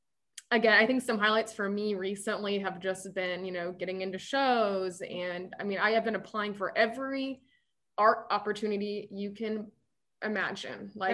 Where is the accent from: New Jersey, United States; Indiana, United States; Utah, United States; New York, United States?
Indiana, United States; Noblesville; come on, it's your hometown. You gotta, you know, I'm from Noblesville.